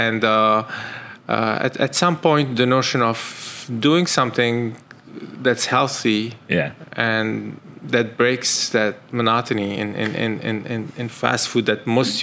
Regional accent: Lebanon; also born or lived in France; So I grew up mostly in Lebanon.

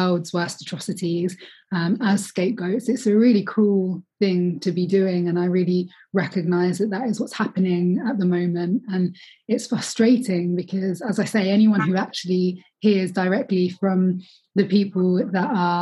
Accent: United Kingdom; I mean, as a Brit

